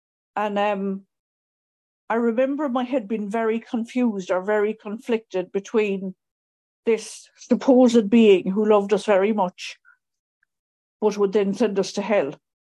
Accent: Connacht, Ireland; I grew up in Mayo, which is in the it's in the West Coast. It's absolutely stunning, but there's nothing to do there.

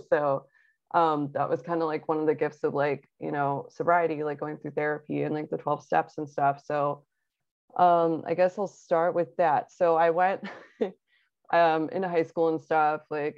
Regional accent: Akron, Ohio, United States; born there; But yeah, so I was born in Akron, Ohio, the hometown of AA.

